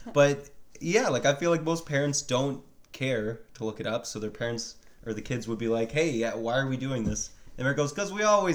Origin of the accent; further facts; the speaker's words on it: Canada; Why do we say 6'2" when we're Canadian? We don't use the same measuring system as Americans.